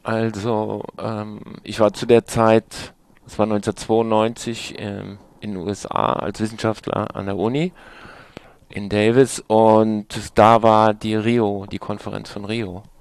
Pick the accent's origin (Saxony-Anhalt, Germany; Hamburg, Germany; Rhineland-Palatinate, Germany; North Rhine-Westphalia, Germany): Rhineland-Palatinate, Germany; ich bin ja im Weingut groß geworden und also in an der Mosel groß geworden